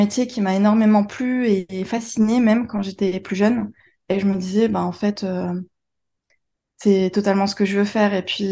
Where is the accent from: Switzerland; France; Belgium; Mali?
France; Calais, Hauts-de-France; now in Lille, France; J'ai grandi dans les Hauts-de-France, plus précisément à Calais. Et depuis quelques années, je suis installée à Lille.